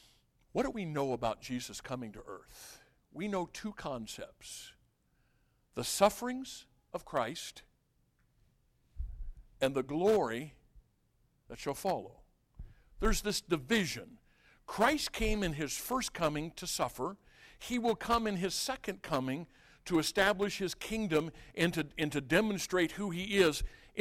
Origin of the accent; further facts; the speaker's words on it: United States; By the way, I'm an American.